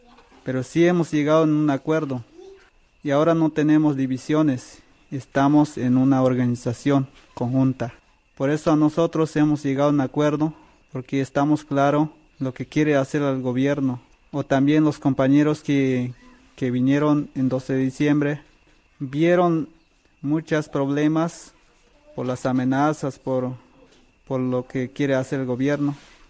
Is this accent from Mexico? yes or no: yes; Chiapas, Mexico; somos 100% mexicanos, somos originarios como chiapanecos.